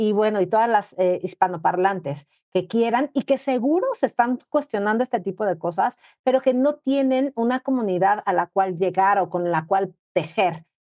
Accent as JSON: {"language": "Spanish", "country": "Mexico", "said": "nos damos cuenta que ella es colombiana, que yo soy mexicana."}